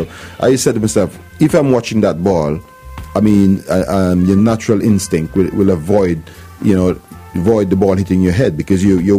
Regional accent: Antigua & Barbuda; as a kid growing up in Antigua, we play one way, hard

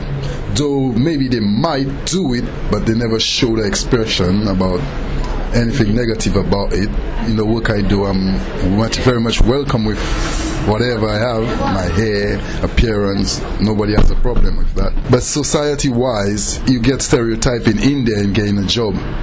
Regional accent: London, United Kingdom; I'm from Finsbury Park, London.

